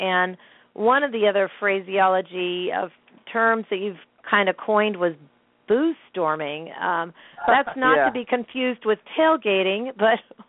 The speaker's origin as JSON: {"language": "English", "region": "East Coast", "country": "United States", "lives_now": "St. Louis, United States", "said": "Well, my story is similar, except I came from the East Coast instead of the West Coast"}